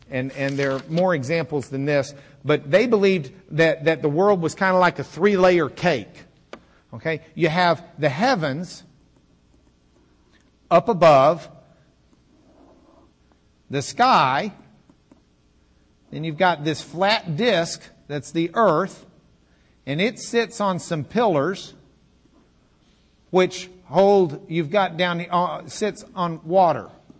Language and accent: English; Lubbock, Texas, United States; first language English; I'm going to speak to you in English, right? That's my native tongue. Specifically, God's English, which is the kind we learned in Lubbock.